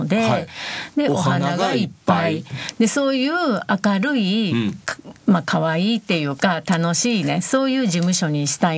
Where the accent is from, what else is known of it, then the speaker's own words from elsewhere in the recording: Osaka, Japan; accent: Osaka dialect; でもね、なかなか大阪弁が抜けなくて、